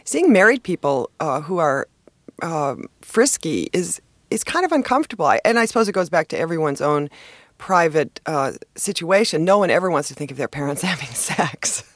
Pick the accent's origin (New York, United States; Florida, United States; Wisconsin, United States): Wisconsin, United States; Milwaukee; Yeah, we had one TV in the house. I grew up in Milwaukee